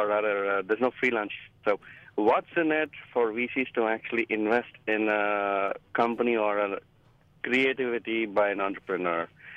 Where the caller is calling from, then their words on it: Fremont, California, United States; from Fremont.